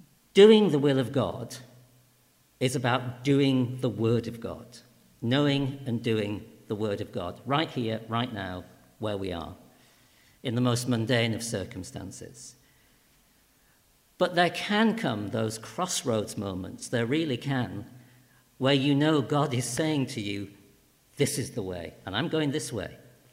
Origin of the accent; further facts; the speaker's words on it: Lancaster, North West England, United Kingdom; One of those dots was my hometown of Lancaster. And in that moment, a voice said internally, one day I will pastor a church in my home city.